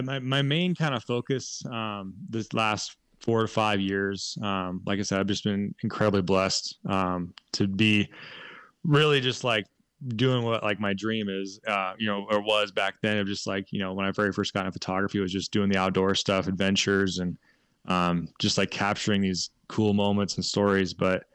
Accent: Oregon, United States; I grew up in Oregon and went to college up in Northern Oregon, where there's just, you know, hundreds and hundreds of them.

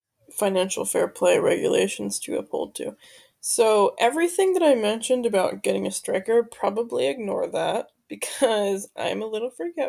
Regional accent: United States; now in Barcelona, Spain; I was struggling because I'm used to AC. I'm an American.

